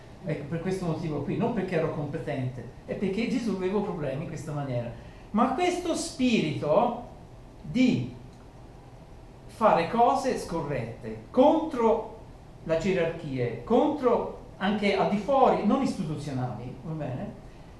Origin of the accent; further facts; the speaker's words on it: Pontassieve, Tuscany, Italy; Sono cresciuto a Pontassieve, parlavo grosso modo il pontassievese a quell'età